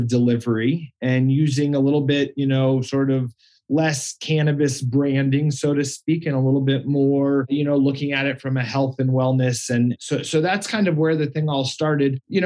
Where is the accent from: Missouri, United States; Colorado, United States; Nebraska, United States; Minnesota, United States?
Colorado, United States; just sort of going to college in Boulder and growing up in Colorado, it has been around and prevalent.